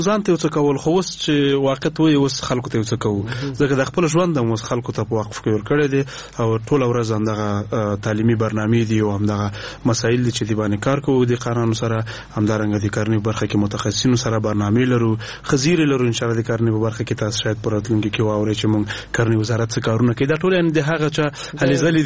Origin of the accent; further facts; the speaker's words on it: Nangarhar, Afghanistan; نو زه د ننګرهار ولایت ما